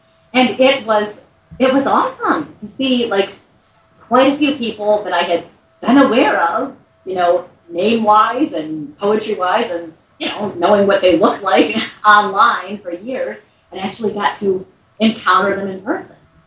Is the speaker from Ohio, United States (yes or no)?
yes; Ohio, United States; born there; I was born in Ohio, but it's not like my dream state or anything.